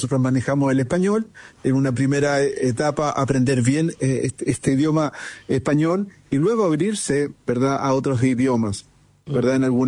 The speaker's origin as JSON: {"language": "Spanish", "country": "Chile", "said": "en algunas metas mínimas que todos como chilenos, ¿verdad?, pudiéramos abrazar y empujar"}